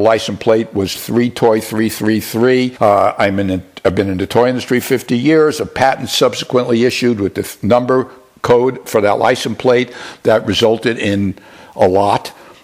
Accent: New York, United States; I believe I was blessed as a New Yorker to be in New York 9/11.

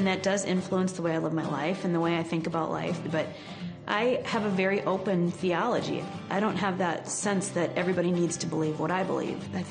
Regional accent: Minnesota, United States; I grew up here in Minnesota. I've lived here most of my life. This is my homeland, and I'll never leave.

